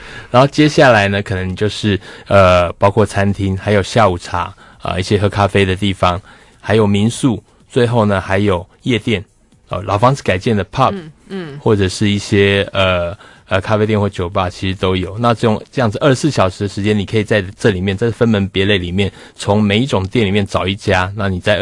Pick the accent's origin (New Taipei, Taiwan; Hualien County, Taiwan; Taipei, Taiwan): Hualien County, Taiwan; Hualien; 我是花莲人。